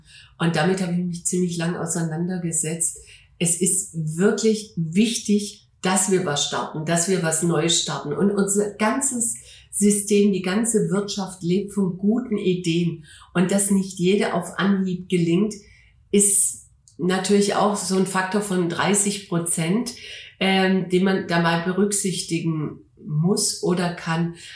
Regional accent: Stuttgart, Baden-Württemberg, Germany; also born or lived in Hamburg; Ja, ich komme ja aus Stuttgart und ich muss auch sagen, es war wunderschön, ein paar Jahre in Hamburg gelebt zu haben.

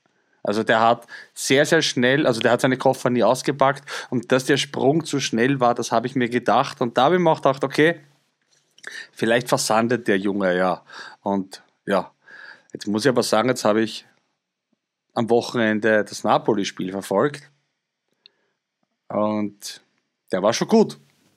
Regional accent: Austria; Und ich als Österreicher habe natürlich Sturm Graz immer mitverfolgt, bin auch Sturm-Fan, was Österreich betrifft.

